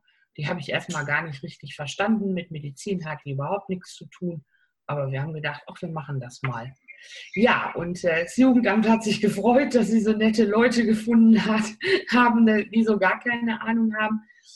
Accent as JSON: {"language": "German", "town": "Solingen", "region": "North Rhine-Westphalia", "country": "Germany", "said": "Ich komme ja aus dem Bergischen Land, aus Solingen. Da ist das noch nicht so mit dem Kölle Alaaf."}